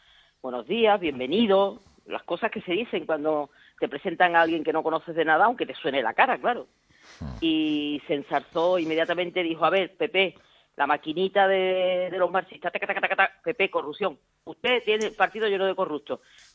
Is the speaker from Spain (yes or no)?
yes; Andalusia, Spain; Usted como yo somos andaluces